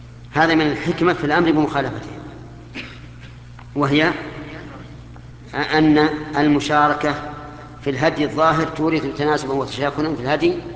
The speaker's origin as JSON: {"language": "Arabic", "country": "Saudi Arabia", "said": "على كل حال انا في ظني الان حتى عندنا في السعوديه"}